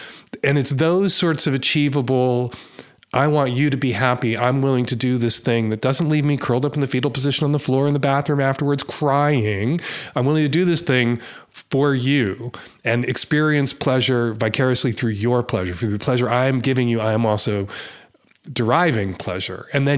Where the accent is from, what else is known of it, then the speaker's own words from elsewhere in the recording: United States; as an American, it's religiosity that correlates with that kind of sexual conservatism